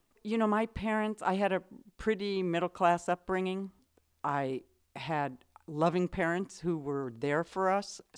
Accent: Pasadena, California, United States; now in Albion, United States; I was born in Southern California, in Pasadena, and that year was 1951.

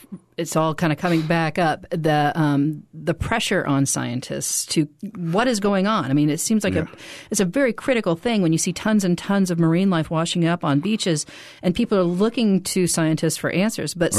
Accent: Midwest, United States; I mean, being a Midwesterner.

